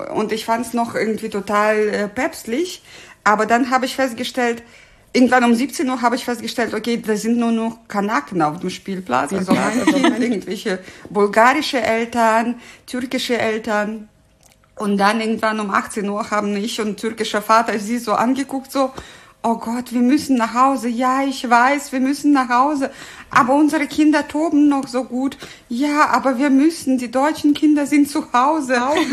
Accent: Russia; was mir manchmal schwer fällt als Russin.

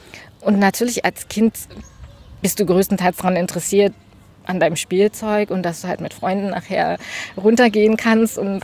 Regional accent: Germany; meine Kindheit in der DDR in den 80ern.

